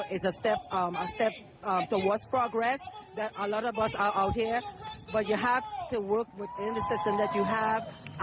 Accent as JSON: {"language": "English", "country": "Trinidad & Tobago", "lives_now": "Waldorf, United States", "said": "My original shithole country is Trinidad and Tobago."}